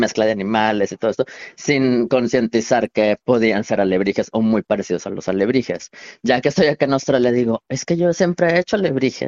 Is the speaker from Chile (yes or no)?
no; Mexico; ¿de dónde eres? Y ya yo le digo, de México